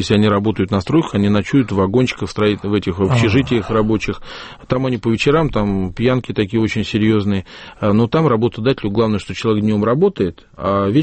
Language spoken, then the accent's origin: Russian; Moscow, Russia; как москвич